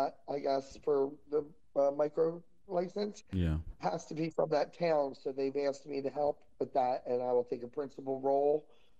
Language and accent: English; Merchantville, New Jersey, United States; now in Clemenson, United States; No, I grew up in Merchantville, New Jersey, which is really about 5 miles outside of Philadelphia. It's right at the foot of the Ben Franklin Bridge. But I'm in Clemenson, New Jersey.